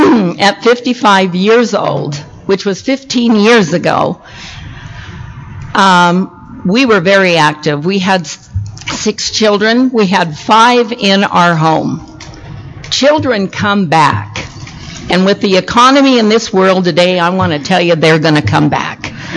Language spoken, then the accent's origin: English; Idaho, United States; now in Cedar Hills, United States; We found another job in Utah. We came from Idaho.